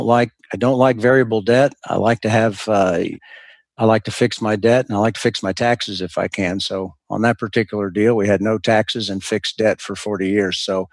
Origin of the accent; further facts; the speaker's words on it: Austin, Texas, United States; I grew up here in Austin, and 30 years ago, we were excited when Austin got mentioned in a national newspaper.